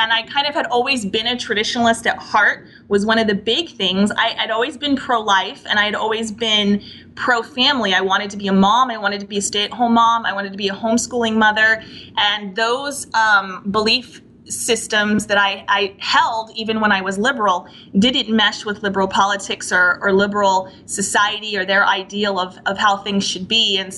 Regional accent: Las Vegas, Nevada, United States; My hometown is Las Vegas, Nevada, and which has obviously a huge liberal influence.

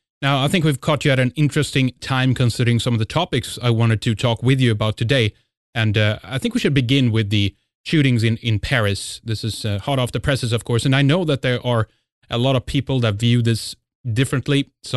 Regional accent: Sweden; from Sweden

